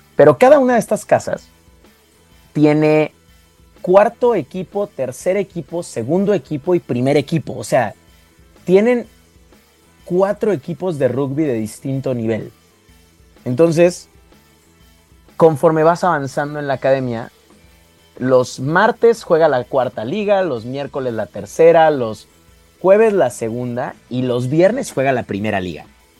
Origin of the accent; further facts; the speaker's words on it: Mexico; ¿De dónde eres? Y yo, de México.